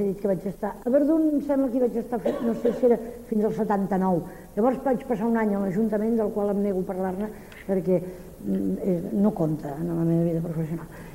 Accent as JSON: {"language": "Catalan", "town": "Barcelona", "region": "Catalonia", "country": "Spain", "said": "Jo sóc de Barcelona, i no és que renegui de la meva ciutat, que la trobo bonica, però invivible."}